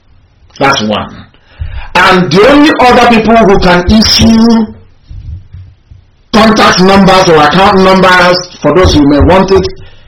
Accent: Bende, Abia, Nigeria; We are all Igbo people. All of us. I am from Bende.

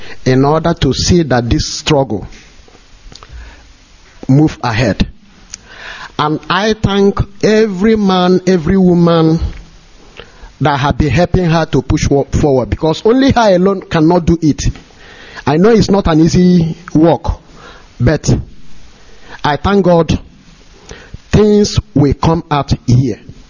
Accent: Imo, Nigeria; now in Naples, Italy; I come from Abuja in Wangele, local government area of Imo State in Biafra land.

